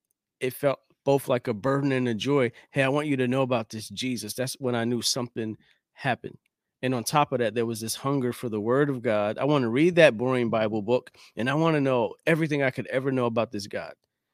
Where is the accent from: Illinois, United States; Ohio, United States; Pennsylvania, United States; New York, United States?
Pennsylvania, United States; Chester; I'm from Chester, PA originally. Shout out to Chester, PA.